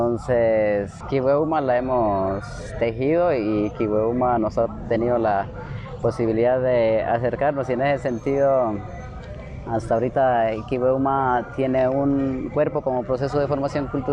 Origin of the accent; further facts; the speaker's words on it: Cauca, Colombia; nosotros somos de Tierra Adentro y en lo particular … vivo en esa zona.